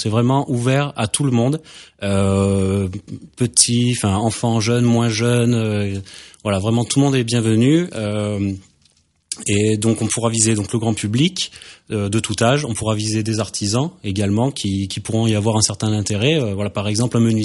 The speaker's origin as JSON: {"language": "French", "region": "Occitanie", "country": "France", "said": "Alors moi je viens du Tarn"}